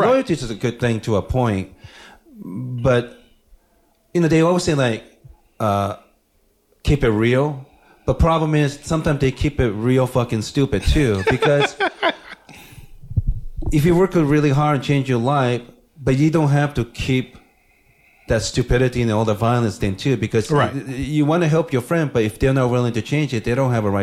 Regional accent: Japan; you know, I grew up in Japan, so everybody looks the same.

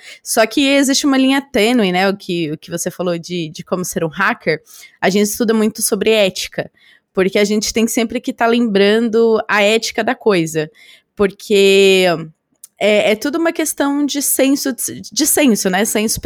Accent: São Paulo, Brazil; tenho 25 anos, sou aqui de São Paulo, capital.

